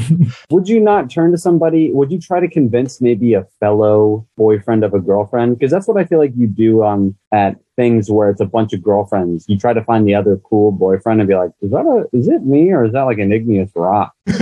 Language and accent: English; Arizona, United States; I'm from Arizona, so I know a lot of lizard facts.